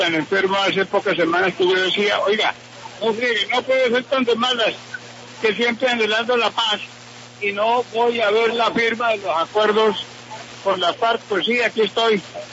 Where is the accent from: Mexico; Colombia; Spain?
Colombia; y ya había perdido las esperanzas como colombianos.